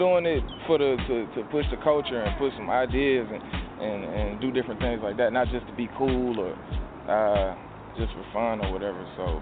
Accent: Atlanta, Georgia, United States; My family's from up top, but I was raised in Atlanta.

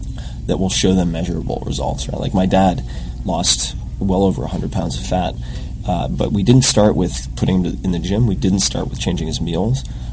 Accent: New York, United States; I grew up on Long Island, for God's sake.

